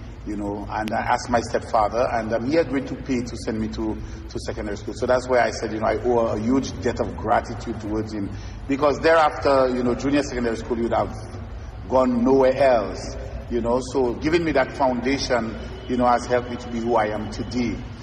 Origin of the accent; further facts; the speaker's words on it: Grande Rivière, Dennery, St. Lucia; now in southwest of the island, Saint Lucia; So I'm from the East, you know, and I'm proud to say that I'm from the East, you know, but presently working in the southwest of the island. So I am from, if we're going to, you know, Denry, Grand Rivière Denry